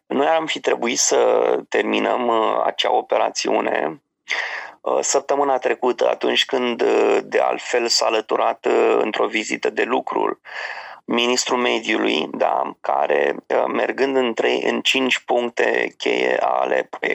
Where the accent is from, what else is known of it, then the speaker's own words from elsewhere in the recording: Brăduleț, Argeș, Romania; de la Brădetu, din comuna Brăduleț, de unde am copilărit eu, de pe Valea Vâlsanului